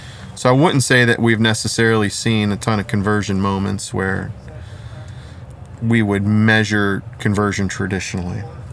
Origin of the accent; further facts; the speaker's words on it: Canton, Ohio, United States; I'm from Canton, Ohio.